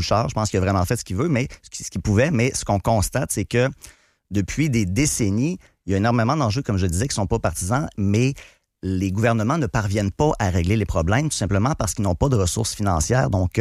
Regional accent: Quebec City, Quebec, Canada; Ouais, moi, je viens de Québec, je suis établi à Québec.

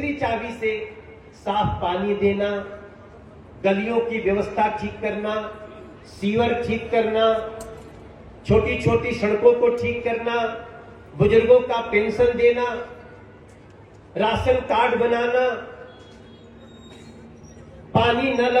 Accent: Bihar, India; moved away; जब मैं बिहार से दिल्ली आया था रहने के लिए तो उत्तर पूर्वी दिल्ली क्षेत्र में ही रहा करता था। मुखर्जी नगर के पास एक जे कॉलोनी है नेहरू बिहार, मैं वहां रहा करता था।

